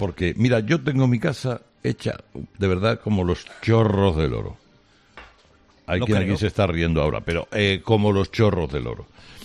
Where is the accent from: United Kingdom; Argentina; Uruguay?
United Kingdom; yo soy británico, acostumbrado a venir a España.